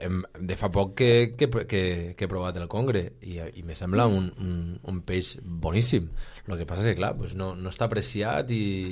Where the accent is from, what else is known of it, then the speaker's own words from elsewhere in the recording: Barcelona, Catalonia, Spain; vinc de Barcelona, nascut a Barcelona